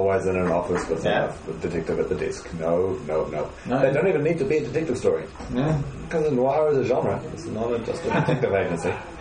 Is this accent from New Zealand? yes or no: yes; New Zealand; accent: Kiwi; I'm the Kiwi accent.